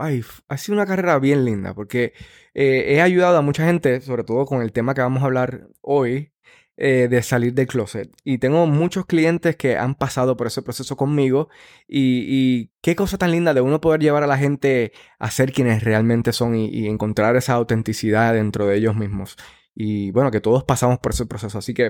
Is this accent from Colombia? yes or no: no; Puerto Rico; now in New York, United States; yo soy un boricua, nacido y criado. Soy un aventurero y bueno, ahora mismo vivo aquí en Nueva York. Llevo 18 años ya viviendo en Nueva York, que me encanta esta ciudad, pero boricua de pura cepa.